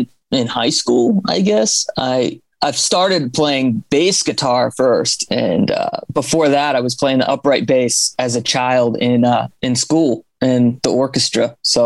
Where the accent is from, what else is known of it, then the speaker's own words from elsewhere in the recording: Baltimore, Maryland, United States; I'm from Baltimore originally. Okay. My father was in the Army and the Air Force, so I moved around a lot, but I always came home to Baltimore. This was my home base and where my family's from.